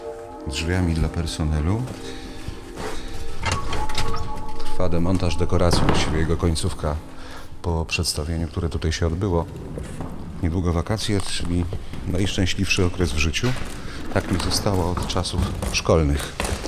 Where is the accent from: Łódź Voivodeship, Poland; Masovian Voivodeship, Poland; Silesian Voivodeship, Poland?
Masovian Voivodeship, Poland; Brok; born there; Urodziłem się w Broku nad Bugiem. To jest takie małe, ponad 2000 miasteczko. Było miasteczkiem, jakby to powiedzieć, turystycznym.